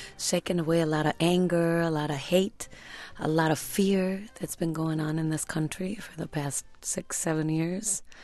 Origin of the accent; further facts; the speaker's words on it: Oaxaca, Mexico; And I went to one of them in Oaxaca, in my home state in Mexico.